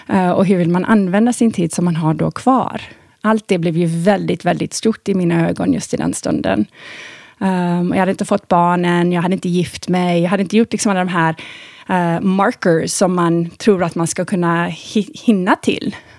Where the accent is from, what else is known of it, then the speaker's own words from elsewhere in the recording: Thailand; now in Sweden; Jag hade ju väldigt severe astma när jag var liten i Thailand.